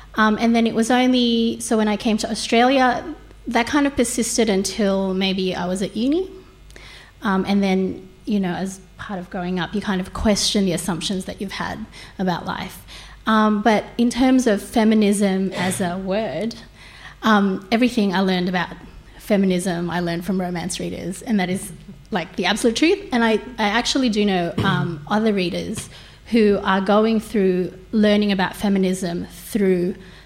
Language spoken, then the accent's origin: English; Philippines; born there; Well, I was born in the Philippines